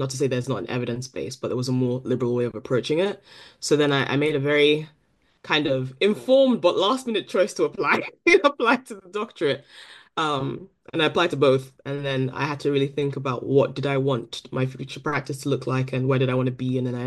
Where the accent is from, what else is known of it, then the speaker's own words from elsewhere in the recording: Ghana; So I'm Ghanaian and Nigerian ethnically, so I spent majority of my life in Ghana.